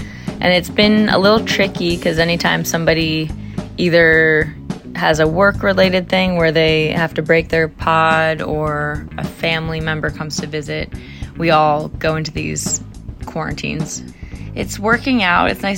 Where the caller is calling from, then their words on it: California, United States; I'm calling from the East Bay.